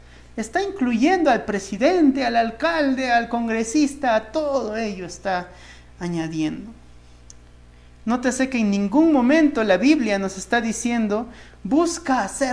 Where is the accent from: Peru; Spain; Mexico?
Peru; Tarma, Junín; born there; yo soy bien peruano, que me gusta la papa rellena, que me gusta la papa la huancaína, que me encanta la papa, el arroz, que me gusta mi tarma donde he nacido